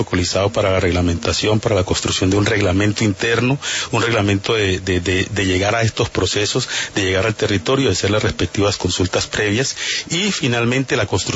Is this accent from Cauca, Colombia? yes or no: yes; Guapi, Cauca, Colombia; el problema de la interconexión en Guapi, que es mi pueblo